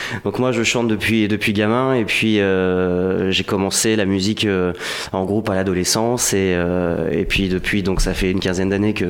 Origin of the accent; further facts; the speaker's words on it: Saint-Jean-d'Angély, Nouvelle-Aquitaine, France; Je suis de Saint-Jean-d'Angély.